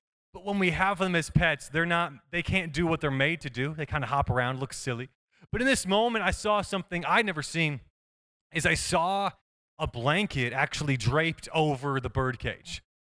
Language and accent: English; Phoenix, Arizona, United States; I'm from Phoenix, Arizona, and I'm married.